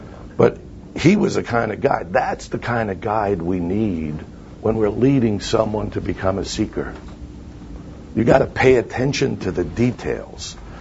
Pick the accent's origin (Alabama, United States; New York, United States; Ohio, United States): New York, United States; Brooklyn; accent: Brooklyn; moved away; So I grew up in Brooklyn. We have our own accent that I've managed to deal with most of the time.